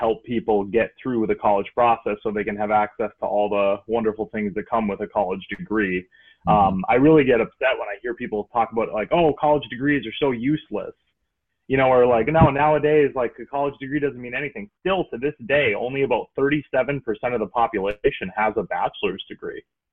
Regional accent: Michigan, United States; And so my background is I grew up in Michigan, and if you know anything about Michigan, it's an economically devastated place.

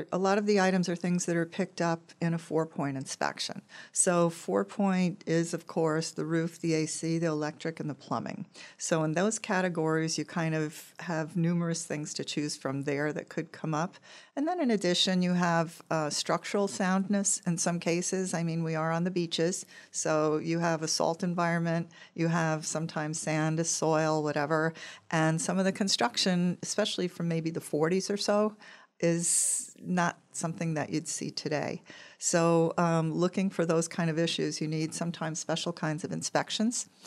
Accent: Long Island, New York, United States; Yeah, the idea, we're originally from Long Island, my husband and I.

